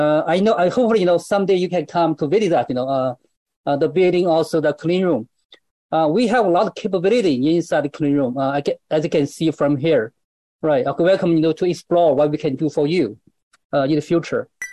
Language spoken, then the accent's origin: English; Dalian, Liaoning, China; English is a second language; All right, my hometown is called Dalian in China. It's it's actually across sea from Japan and Korea, if you want to know where is it located. We have a mountain, we have a sea